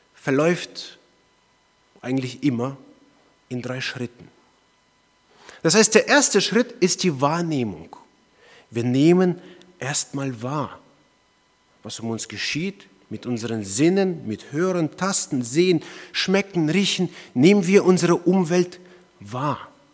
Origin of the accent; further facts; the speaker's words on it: Heidelberg, Baden-Württemberg, Germany; Wir kommen aus Heidelberg.